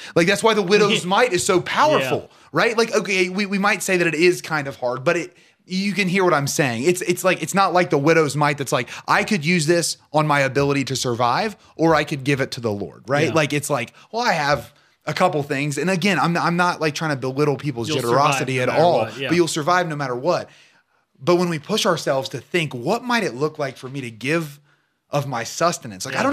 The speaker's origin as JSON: {"language": "English", "town": "Portsmouth", "region": "Ohio", "country": "United States", "tie": "born or raised there", "said": "I am from Portsmouth, yeah. Ohio, born and raised."}